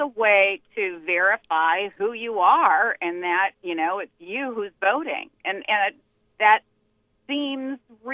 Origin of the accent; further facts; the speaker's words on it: Minnesota, United States; I was raised in Minnesota.